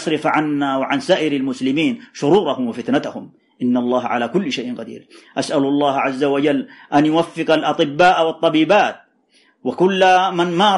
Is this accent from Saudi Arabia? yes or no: yes; Saudi Arabia; علينا في هذه البلاد من عقيدة أهل السنة والجماعة، أسست عليها بلادنا المملكة العربية السعودية